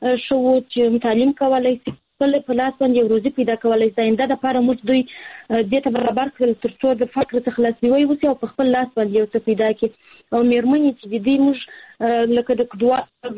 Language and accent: Pashto; Kandahar, Afghanistan; زه هلمند نه، د کندهار ولایت یم.